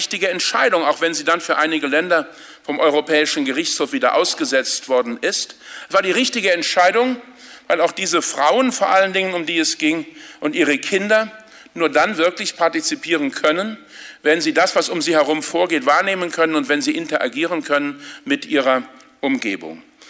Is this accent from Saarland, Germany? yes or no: yes; Saarland, Germany; Ich komme aus dem Saarland, wo es viele Gemeinden gibt, wo es mehr Vereinsmitglieder gibt als Einwohner.